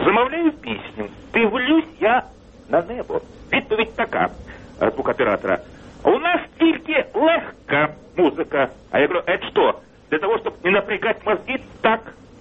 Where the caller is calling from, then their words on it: Kyiv, Ukraine; із Києва.